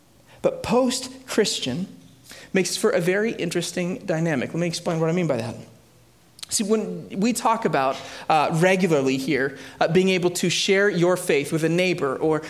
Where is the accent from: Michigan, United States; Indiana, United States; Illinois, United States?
Illinois, United States; Chicago; For those of you who don't know, born and raised in Chicago, I got to visit one of these churches there.